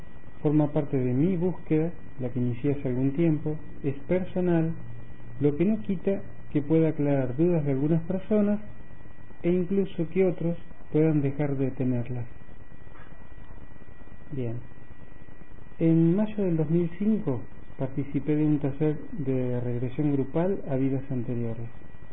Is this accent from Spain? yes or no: no; Buenos Aires, Argentina; soy de Buenos Aires.